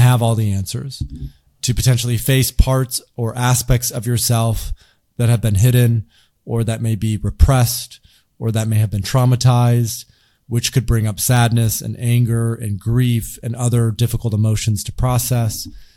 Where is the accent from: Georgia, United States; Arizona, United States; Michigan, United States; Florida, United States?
Michigan, United States; Grand Rapids; I grew up in the Midwest in Grand Rapids, Michigan, pretty traditional part of the United States.